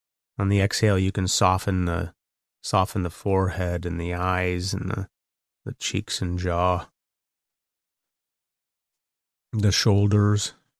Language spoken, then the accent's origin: English; Canada; that's because I'm Canadian. I live across the border